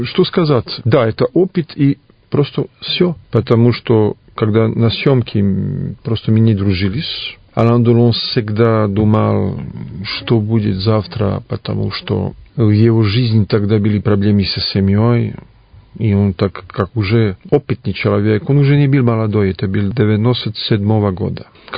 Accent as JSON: {"language": "Russian", "town": "Paris", "region": "Île-de-France", "country": "France", "tie": "born or raised there", "said": "я просто родился в Париже, там жил 32 года, я там учился, закончил художническую академию и актерские мастерские."}